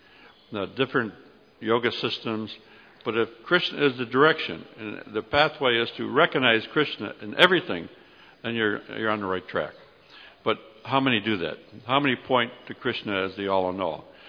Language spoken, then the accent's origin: English; New York, United States; I've gone back to my hometown, upstate New York.